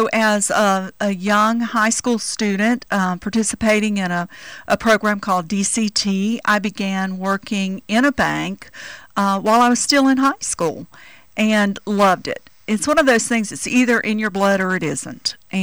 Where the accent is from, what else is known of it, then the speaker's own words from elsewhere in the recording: Zephyrhills, Florida, United States; I'm from a small town in Florida, Zephyr Hills, which is 28 miles north of Tampa.